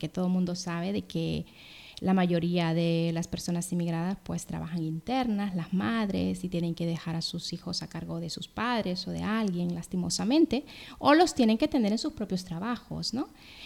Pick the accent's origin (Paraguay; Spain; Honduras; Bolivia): Honduras; respecto a mi país de origen siempre dije de hace más de 20 años, algún día me gustaría hacer algo para los niños y niñas de Honduras